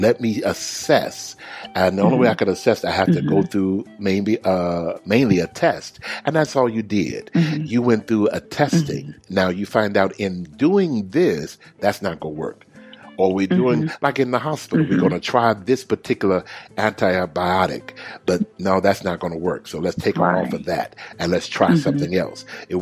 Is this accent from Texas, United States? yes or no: yes; Houston, Texas, United States; now I was in Georgia, now I'm going to where my home is, my hometown of Houston, Texas.